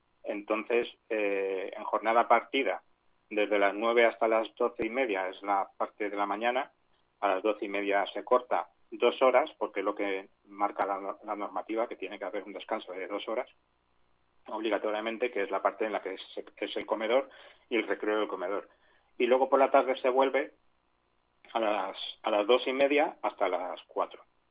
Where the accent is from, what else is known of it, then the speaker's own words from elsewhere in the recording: Rivas-Vaciamadrid, Community of Madrid, Spain; yo vivo enfrente de un colegio, yo soy de Rivas y vivo justo enfrente del colegio en el que fue mi hijo mayor